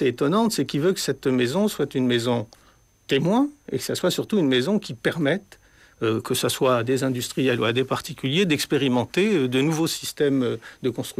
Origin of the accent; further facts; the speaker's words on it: Madagascar; c'était des matériaux qui m'intéressaient pour des raisons d'origine, puisque je viens de Madagascar.